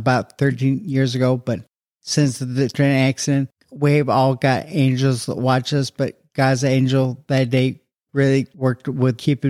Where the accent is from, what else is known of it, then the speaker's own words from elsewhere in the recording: Hillsboro, Illinois, United States; In Hillsboro, Illinois, a small town, very small farm, probably 1,200 acre farm.